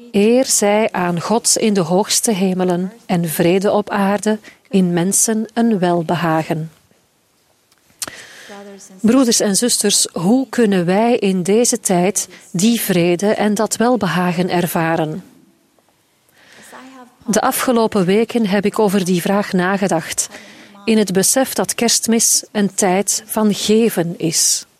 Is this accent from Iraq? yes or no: no; Argentina; Ik herinner me dat ik er als kind in Argentinië ook altijd erg naar uitkeek.